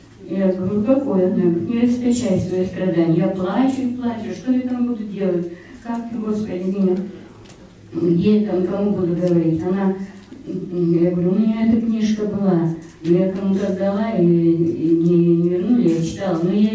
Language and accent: Russian; Vancouver, British Columbia, Canada; Я также из Ванкувера